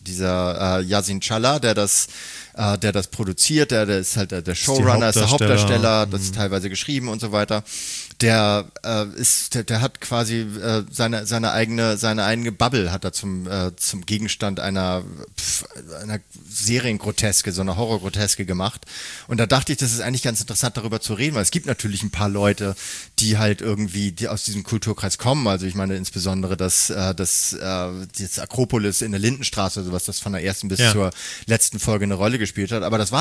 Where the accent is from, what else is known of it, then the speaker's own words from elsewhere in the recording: Munich, Bavaria, Germany; Ja, aber selbst als Münchner